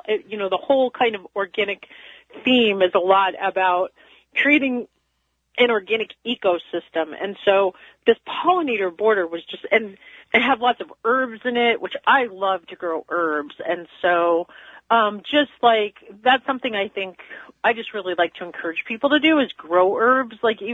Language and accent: English; New York, United States; because I grew up in New York and I was visiting my mom